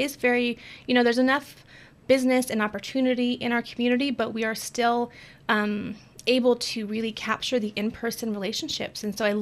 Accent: Farmington, United States; I'm from Farmington, grew up here

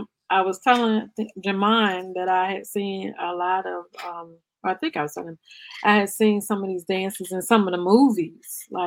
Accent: Richmond, Virginia, United States; I'm from Richmond, Virginia, and in that area, of course, we dance the records

